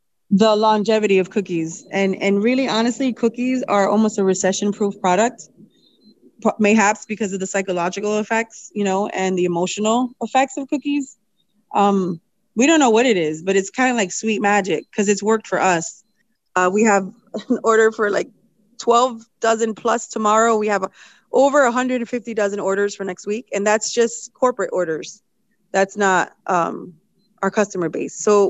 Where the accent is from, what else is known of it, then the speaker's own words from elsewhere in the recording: Puerto Rico; I'm from Puerto Rico, so we eat a lot of flan and guava.